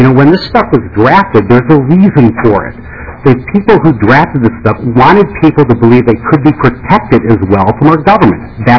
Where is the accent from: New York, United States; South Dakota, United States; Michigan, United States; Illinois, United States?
Illinois, United States; Chicago; now in Minnesota, United States; I came from Chicago, so to hear that on the radio was pretty compelling information.